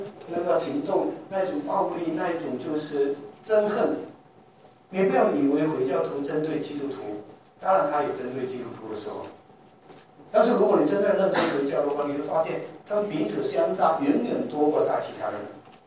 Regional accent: Malaysia; now in Africa; 我们马来西亚人，马来西亚长大，

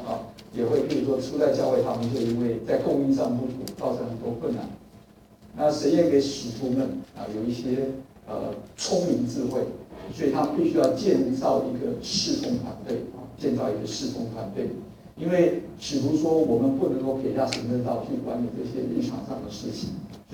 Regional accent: China; 我们中国人，哎呀，我跟你讲的目的是你去跟他讲

